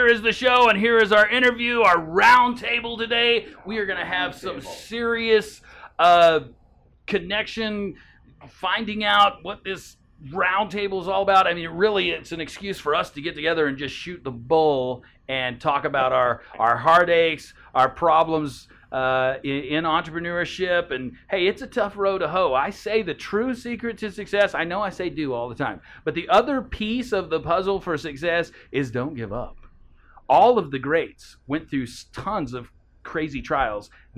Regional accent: Texas, United States; Oh, which is, and me, I'm from Texas, and I say all the time, I love hot stuff.

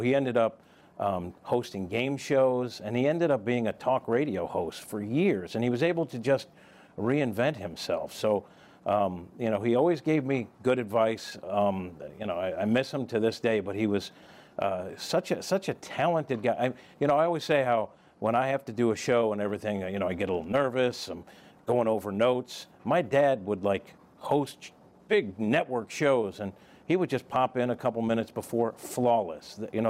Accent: New York, United States; also born or lived in Philadelphia / Kansas City; now in St. Louis, United States; I'm a guy from New York, came here actually from Philadelphia, then Kansas City

